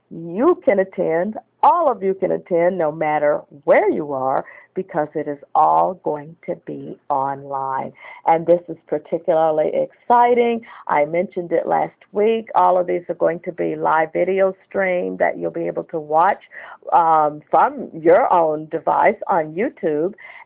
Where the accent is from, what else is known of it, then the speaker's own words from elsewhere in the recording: Arkansas, United States; and of course, my home state of Arkansas.